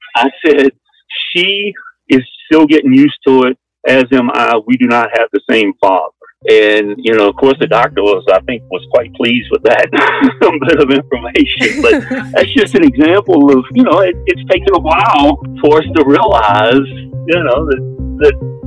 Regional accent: Richmond, Virginia, United States; I'm 55 years old, and I'm from Richmond, Virginia.

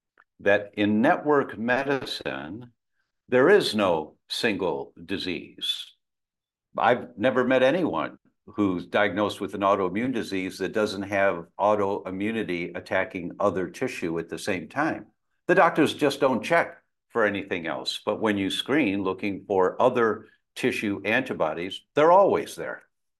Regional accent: Chicago, Illinois, United States; I'm from Chicago, I know Frank Thomas.

